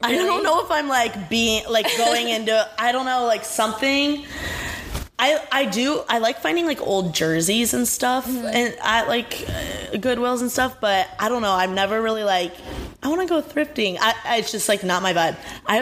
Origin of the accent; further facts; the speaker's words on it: Indiana, United States; In Indiana, I'm from Indiana. and they have like no stores.